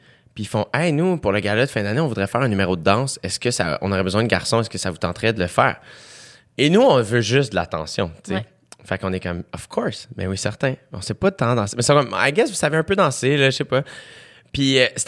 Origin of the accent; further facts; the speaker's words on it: Quebec, Canada; Moi, je viens de la Rive-Sud.